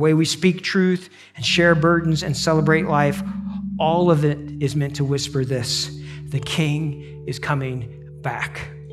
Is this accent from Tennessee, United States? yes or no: yes; Tennessee, United States; Where are you from? I said, Tennessee.